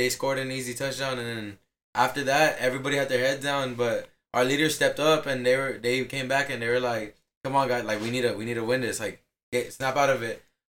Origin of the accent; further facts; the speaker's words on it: Falfurrias, Texas, United States; We're from Falfurrias, a small town.